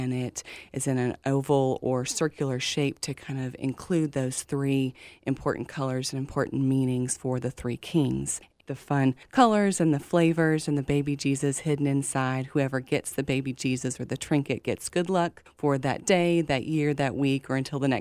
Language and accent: English; Montana, United States; moved away; I moved from Montana back in 2006 and didn't know anyone when I moved here